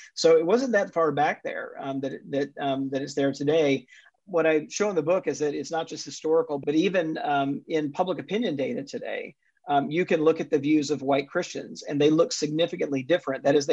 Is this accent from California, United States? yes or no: no; Jackson, Mississippi, United States; born or raised there